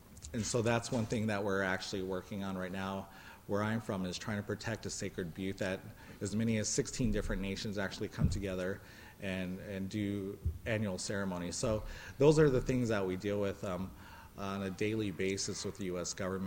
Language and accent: English; Pine Ridge, South Dakota, United States; I'm from Pine Ridge, so we dealt with the Wounded Knee Massacre just over 100 years ago, and we are still hurting from that.